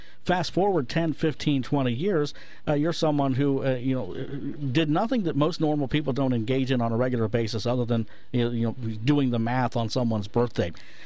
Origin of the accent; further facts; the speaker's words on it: Ohio, United States; I can give you an example right now in my home state of Ohio